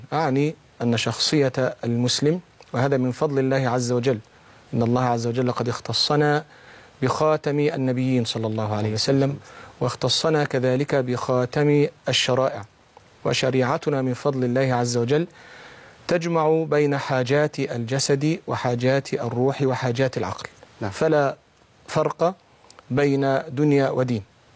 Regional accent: Beheira, Egypt; born there; من مواليد البحيرة سنة 63.

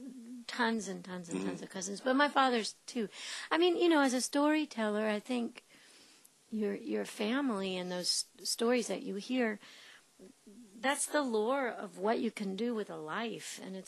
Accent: North Carolina, United States; also born or lived in Texas, United States; So I was raised in North Carolina.

